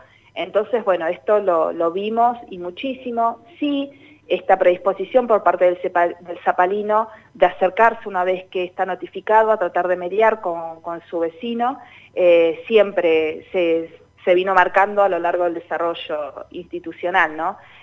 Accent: Argentina; lo que nos está pasando a nosotros como argentinos

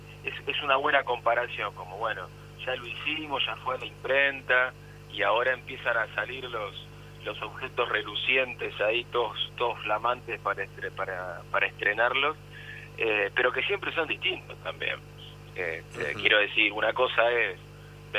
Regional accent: Castelar, Buenos Aires Province, Argentina; me crié en Castelar, en el Gran Buenos Aires, donde en los años 70 los clubes tenían una vida frondosa y multitudinaria

